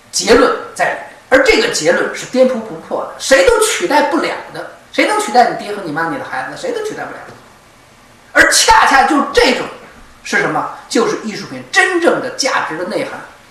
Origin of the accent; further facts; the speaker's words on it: Beijing, China; 北京话我北京人啊就是扯淡